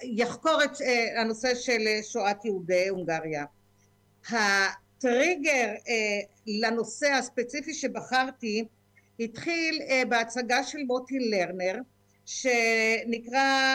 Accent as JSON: {"language": "Hebrew", "town": "Tkuma", "region": "Southern District", "country": "Israel", "tie": "born or raised there", "said": "אני ילידת מושב תקומה, מ-11 יישובים שקמו במוצאי יום הכיפורים תש\"ז 1946 בעוטף עזה, כפי שזה מוכר היום. הוריי זכרם לברכה … הם שורדי שואת יהודי הונגריה והיו ממייסדי המקום."}